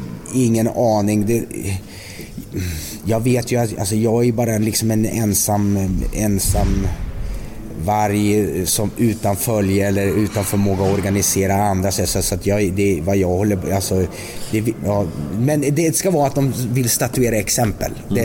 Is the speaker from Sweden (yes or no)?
yes; Västerbotten County, Sweden; men jag kom ju där uppe från Västerbotten